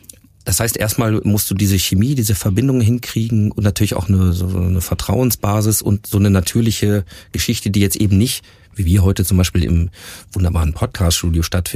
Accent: Hanover, Lower Saxony, Germany; wir kommen aus Hannover

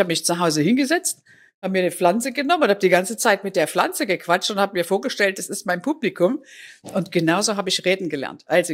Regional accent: Taura, Saxony, Germany; Es gibt einen Moderator aus Taura, das ist meine Heimatstadt

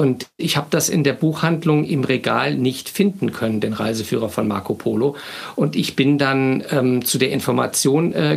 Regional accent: Wiesbaden, Hesse, Germany; in einem Buchladen in meiner Heimatstadt Wiesbaden

